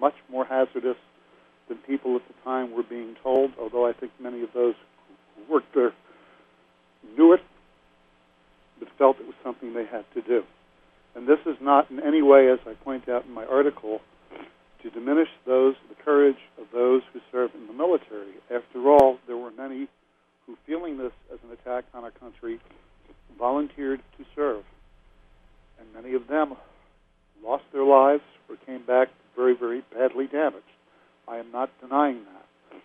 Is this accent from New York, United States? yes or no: yes; New York, United States; I grew up in and around New York. I lost friends in the building.